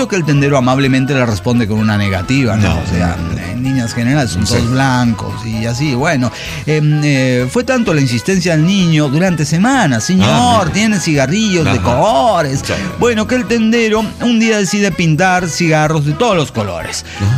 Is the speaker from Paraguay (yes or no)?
yes; Paraguay; now in Washington, United States; paraguayo en Washington.